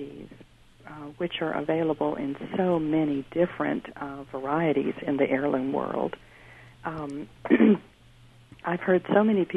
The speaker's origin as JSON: {"language": "English", "region": "the South", "country": "United States", "tie": "born or raised there", "said": "I grew up in the South, and I was raised on very plain, wholesome cooking."}